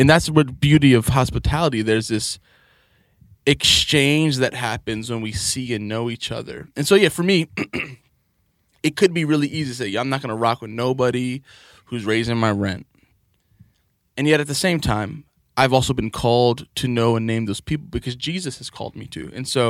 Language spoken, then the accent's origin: English; New York City, New York, United States; I live in Ridgewood. It's not the neighborhood I grew up in Queens, but I've been in and around it a long time.